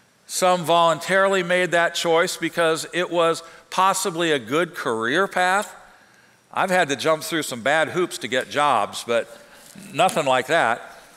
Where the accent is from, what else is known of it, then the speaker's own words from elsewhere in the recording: Normal, Illinois, United States; moved away; also born or lived in Atlanta; When we moved south to Atlanta, everybody knew I wasn't from around there. I was from Normal, Illinois.